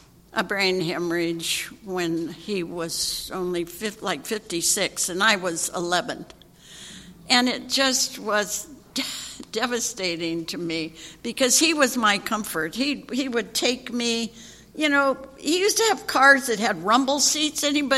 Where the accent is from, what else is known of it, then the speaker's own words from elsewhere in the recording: Santa Monica, California, United States; And so I was born and raised in Santa Monica, so I'm a native Californian, and I loved growing up in that town.